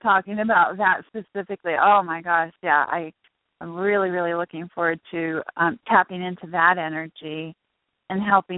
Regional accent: Northeast, United States; No, I look forward to coming north because I am from the Northeast, and believe it or not, I haven't been to Niagara Falls before.

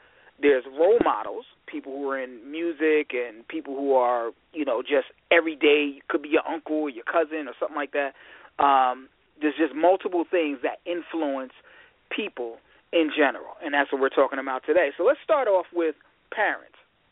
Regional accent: Michigan, United States; I'm your host from Michigan

